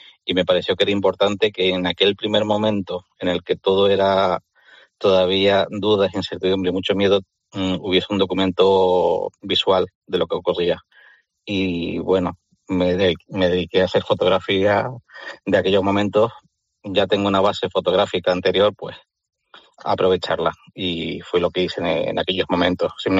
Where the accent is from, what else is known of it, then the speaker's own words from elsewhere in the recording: Canary Islands, Spain; now in Madrid, Spain; mi mujer y yo somos los dos de fuera, somos una de Córdoba y yo de Canarias, y en Madrid no tenemos tanta familia